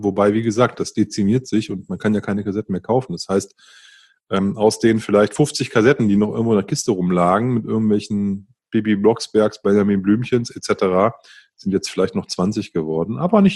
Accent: Northern Germany, Germany; Ich bin ein Norddeutscher

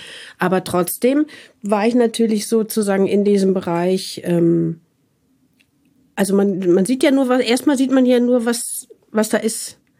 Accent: Wuppertal, North Rhine-Westphalia, Germany; born there; Also ich komme ja sozusagen vom Land sozusagen und bin geboren in Wuppertal.

